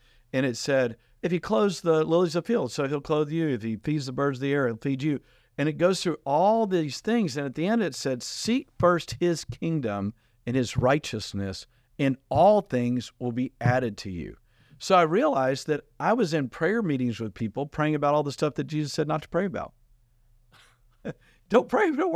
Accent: Texas, United States; And growing up in Southeast Texas, working at oil refineries, playing football, that stuff, crying wasn't like at the forefront of our

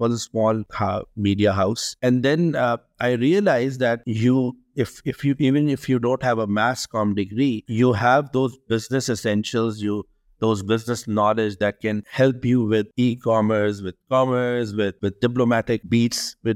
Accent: Karachi, Sindh, Pakistan; also born or lived in Hyderabad; I was born in Hyderabad, but raised in Karachi. So my schooling, entire schooling and university is from Karachi.

